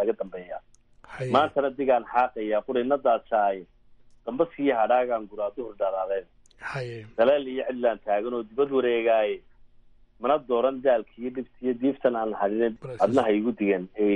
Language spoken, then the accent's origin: Somali; Buligubadle, Woqooyi Galbeed, Somalia; born there; Waxaan ku dhashay nawaaxiga Hargeysa, khaas ahaan magaalada la yidhaahdo Buligubadle.